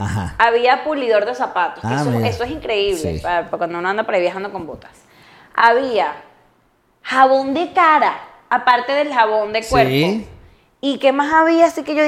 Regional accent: Venezuela; Porque soy de Venezuela.

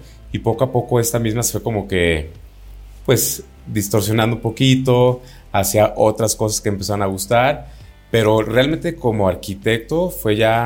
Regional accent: Lagos de Moreno, Jalisco, Mexico; yo mi niñez la pasé en Lagos de Moreno, un pueblo pintoresco, pero a fin de cuentas era un lugar de calle en donde nosotros nos la pasábamos en bicicleta.

